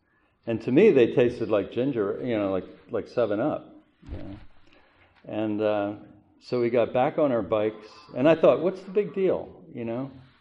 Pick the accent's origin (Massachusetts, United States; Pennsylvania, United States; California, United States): Pennsylvania, United States; Doylestown; I was born in Doylestown, Bucks County. I lived on a farm out back when there were farms outside of Doylestown.